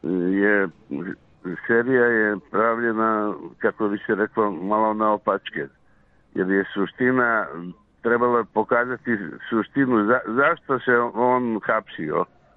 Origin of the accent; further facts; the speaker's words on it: Serbia; mi smo Srbi vrlo nekvalitetan narod, znate šta